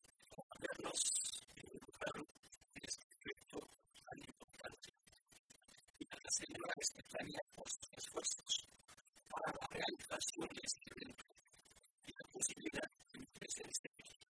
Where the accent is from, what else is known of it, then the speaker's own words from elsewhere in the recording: Senegal; vengo de Senegal, que es la puerta central de África subsahariana, ya que están solamente 3 horas de vuelo de las Palmas. Además, soy profesor de español en el país